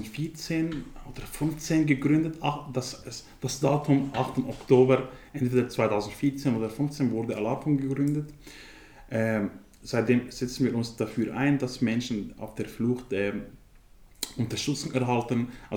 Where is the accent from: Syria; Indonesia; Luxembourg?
Syria; northern Syria; first language Kurdish; German is a second language; now in Switzerland; ich komme aus Nordsyrien. Meine Muttersprache ist Kurdisch. Seit wann ich in der Schweiz bin, genau.